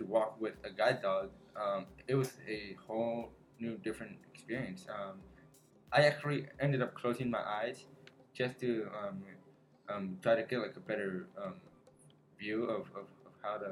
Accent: San Jose, California, United States; I am from San Jose, California. This is my fifth time coming up here to camp.

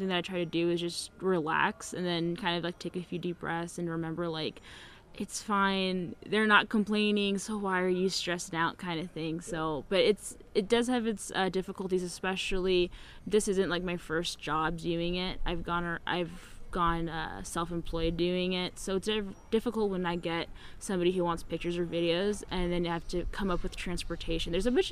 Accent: California, United States; I'm from San Diego County, California.

